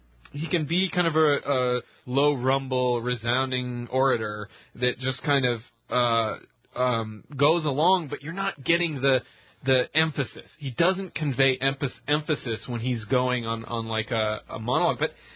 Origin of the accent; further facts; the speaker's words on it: Washington, United States; as well as a couple other candidates, specifically de Blasio and, of course, Jay Inslee from my home state.